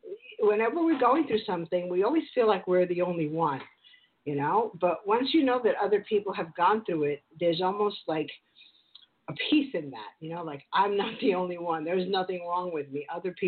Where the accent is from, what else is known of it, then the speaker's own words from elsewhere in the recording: New York, United States; You know, I grew up in New York, so listening to your accent is like coming home for me.